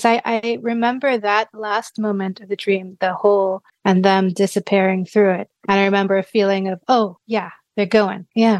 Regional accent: Trinidad & Tobago; So I grew up in Trinidad.

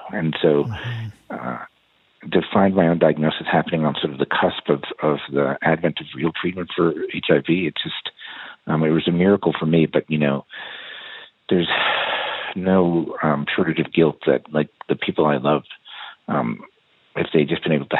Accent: Long Island, New York, United States; I lost my cousin, who basically I grew up around the corner from in my neighborhood growing up on Long Island

